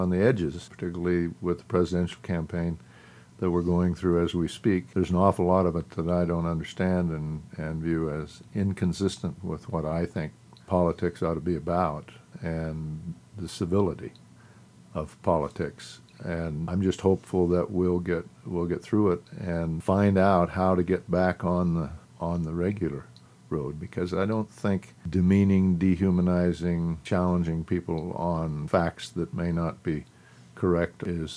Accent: Douglas, Wyoming, United States; I was raised in Douglas, Wyoming. My father was a lawyer in Douglas.

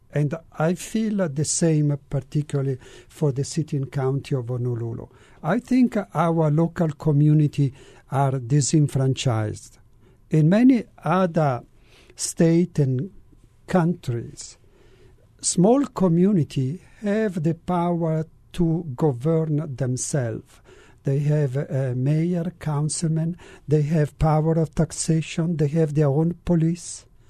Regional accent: Milan, Lombardy, Italy; English is a second language; In the 70s, I passed on information that in my hometown in Milano, there was a discretionary budgeting.

